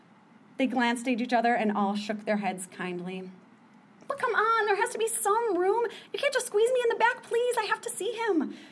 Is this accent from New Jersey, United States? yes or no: no; Minnesota, United States; when I tell people I'm from Minnesota, I get one of two responses.